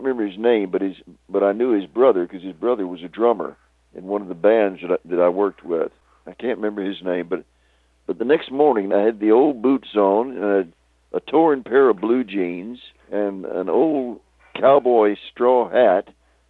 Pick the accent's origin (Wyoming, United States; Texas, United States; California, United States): Texas, United States; I said, I'm from Texas. I don't know this Shakespeare shit.